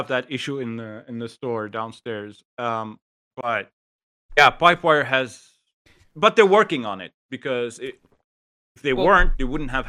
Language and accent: English; Lebanon; English is a second language; Okay, in case people don't know, I'm from Lebanon.